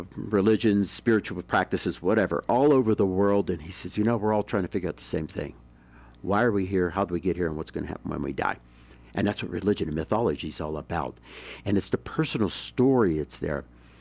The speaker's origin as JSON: {"language": "English", "region": "Pennsylvania", "country": "United States", "tie": "born or raised there", "said": "I started off as a boy growing up outside of Pittsburgh, Pennsylvania"}